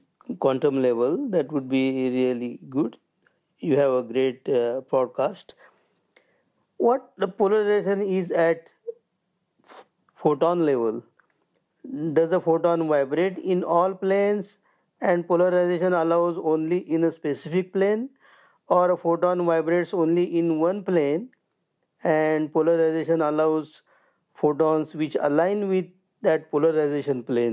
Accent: Brisbane, Queensland, Australia; from Brisbane.

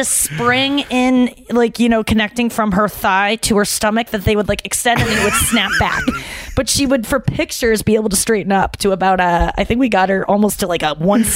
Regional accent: St. Louis, Missouri, United States; I was from St. Louis.

